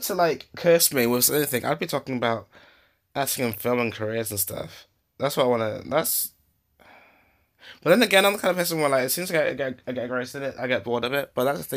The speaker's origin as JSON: {"language": "English", "town": "Nottingham", "region": "East Midlands", "country": "United Kingdom", "said": "I'm from Nottingham. What country are you from? England."}